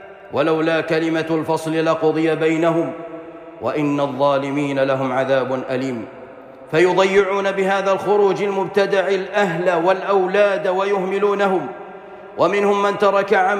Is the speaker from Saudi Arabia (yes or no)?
yes; Saudi Arabia; فكلها محظورة في بلادنا المملكة العربية السعودية